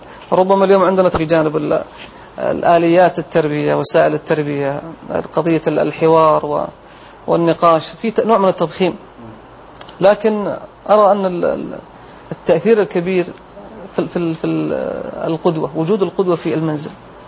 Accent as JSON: {"language": "Arabic", "town": "Dammam", "region": "Eastern Province", "country": "Saudi Arabia", "tie": "born or raised there", "also_born_or_lived": "Al-Ahsa", "said": "من مواليد الدمام."}